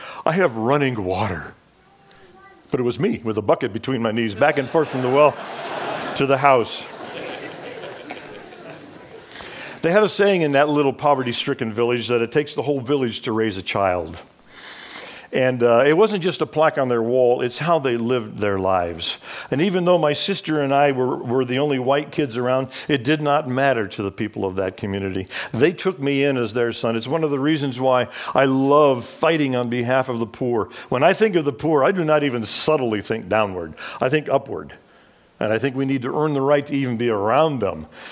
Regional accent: Côte d’Ivoire; When I was a little guy, I grew up in the Ivory Coast of West Africa, son of missionaries.

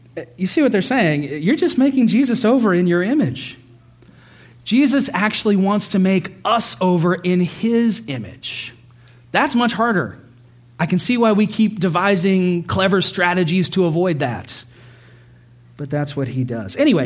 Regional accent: United States; I'm an American. I'm allowed to say this because we're not nice.

